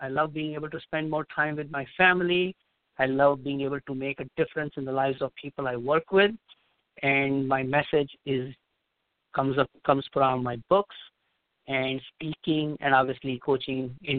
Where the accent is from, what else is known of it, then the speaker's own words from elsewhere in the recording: India; born there; Anyway, so I was born in India, and my background is interesting.